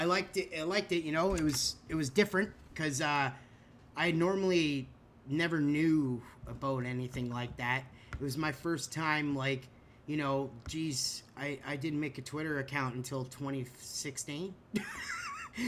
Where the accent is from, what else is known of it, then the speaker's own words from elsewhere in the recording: Canada; You know, I'm Canadian.